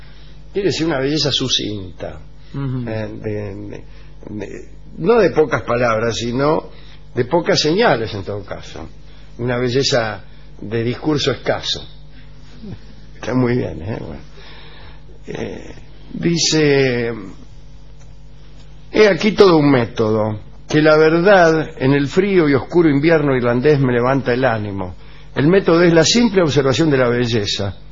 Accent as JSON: {"language": "Spanish", "town": "Remedios de Escalada", "region": "Buenos Aires Province", "country": "Argentina", "said": "soy de Remedio de Escalada."}